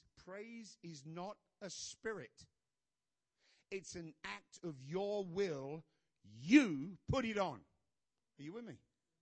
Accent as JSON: {"language": "English", "region": "England", "country": "United Kingdom", "said": "Even I can figure that out. And I'm English."}